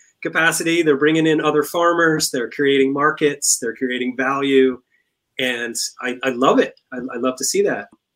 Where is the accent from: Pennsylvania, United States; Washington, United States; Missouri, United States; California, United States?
Pennsylvania, United States; And I'm from Pennsylvania, so we don't have those irrigation pivot things